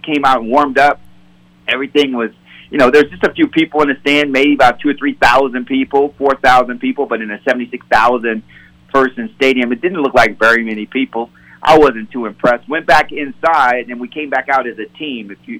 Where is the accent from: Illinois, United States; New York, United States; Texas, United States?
Illinois, United States; Chicago; born there; I was born in Chicago, Illinois.